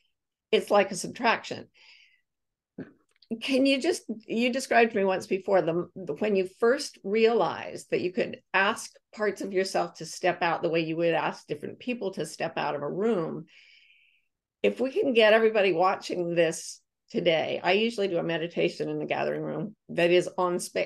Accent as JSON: {"language": "English", "country": "United States", "said": "When I heard that as an American, I was like, emptiness means eternal loneliness."}